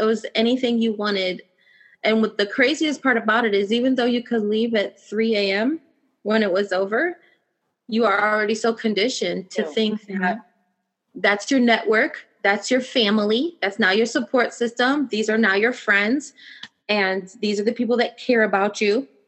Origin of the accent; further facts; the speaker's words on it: Gary, Indiana, United States; when I was growing up, I grew up in Gary, Indiana.